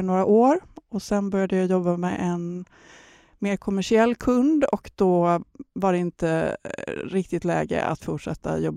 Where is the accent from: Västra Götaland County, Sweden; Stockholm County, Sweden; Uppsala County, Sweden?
Västra Götaland County, Sweden; Gothenburg; Jag känner ju det att min lokala patrioten gör sig redo att åka till mina hemtrakter. Jag är ju från Göteborg.